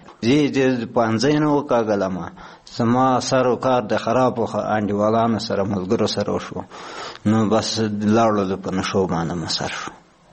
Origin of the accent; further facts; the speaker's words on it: Logar, Afghanistan; او زه اوسیدونکی د لوګر د ولایت یم.